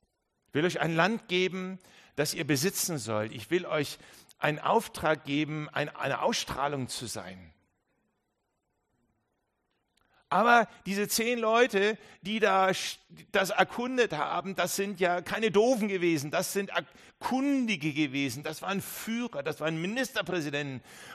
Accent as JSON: {"language": "German", "town": "Reichenschwand", "region": "Bavaria", "country": "Germany", "tie": "born or raised there", "said": "Ich bin in Reichenschwand aufgewachsen"}